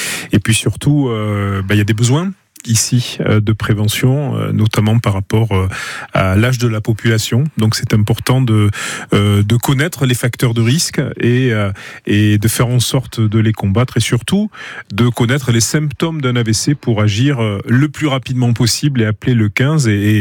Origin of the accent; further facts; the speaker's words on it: Nouvelle-Aquitaine, France; comme chez moi, en Sud-Gironde, ou en direction de Bordeaux.